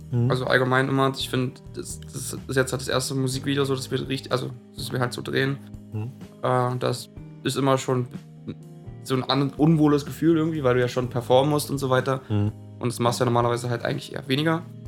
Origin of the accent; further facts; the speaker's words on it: Potsdam, Brandenburg, Germany; 21 Jahre alt und ich komme aus Potsdam.